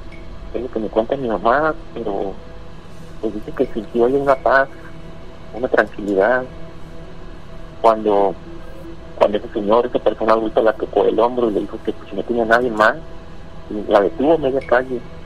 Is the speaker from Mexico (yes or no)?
yes; Guadalajara, Jalisco, Mexico; yo soy de Guadalajara.